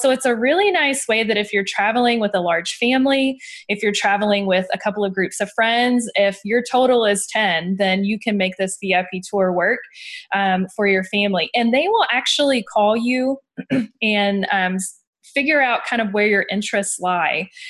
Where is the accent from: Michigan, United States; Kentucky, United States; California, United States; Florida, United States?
Kentucky, United States; Louisville; I am from Louisville, Kentucky.